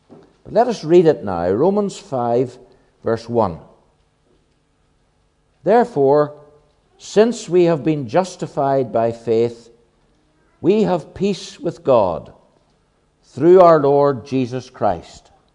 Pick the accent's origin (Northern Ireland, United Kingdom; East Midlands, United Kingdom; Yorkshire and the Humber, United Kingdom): Northern Ireland, United Kingdom; Belfast; The first 11 years of my life were spent growing up in East Belfast, about 600 yards from the Woodstock Church building, where my sister and I, with two of my cousins, went to Sabbath school every Sabbath afternoon.